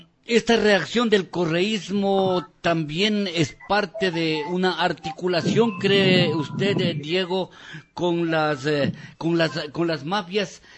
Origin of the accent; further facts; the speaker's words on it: Ecuador; de la conducta que debemos asumir como ecuatorianos para enfrentar esta situación